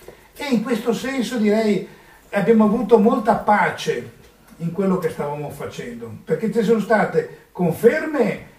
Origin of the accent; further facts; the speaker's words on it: Venice, Veneto, Italy; born there; Io sono nato a Venezia, sono veneto